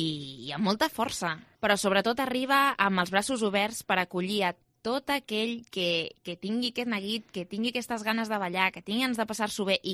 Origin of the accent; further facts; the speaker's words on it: Reus, Catalonia, Spain; jo sóc de Reus